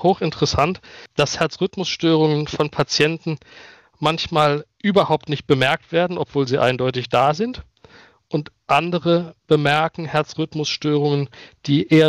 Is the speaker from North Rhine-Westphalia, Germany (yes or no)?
yes; North Rhine-Westphalia, Germany; ich komme ursprünglich aus der nordrhein-westfälischen Region, da bin ich geboren, habe dann aber mein Studium überwiegend hier im Rhein-Neckar-Raum gemacht